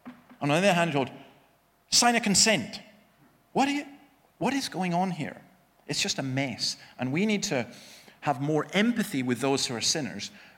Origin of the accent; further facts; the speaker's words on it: Scotland, United Kingdom; Me? Nah, it's just my genes. You know, I'm Scottish.